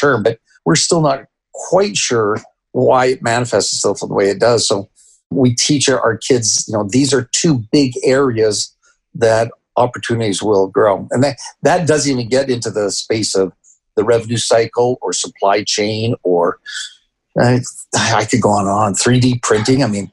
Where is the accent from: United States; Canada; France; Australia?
Canada; You know, as I mentioned, I grew up in Canada.